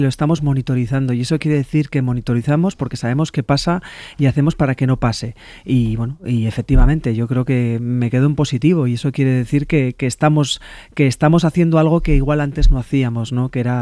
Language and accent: Spanish; Navarre, Spain; es que soy navarra